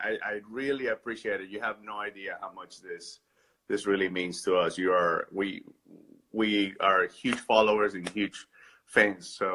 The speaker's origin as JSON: {"language": "English", "country": "Venezuela", "said": "I'm actually from Venezuela. I'm a little bit north of Peru."}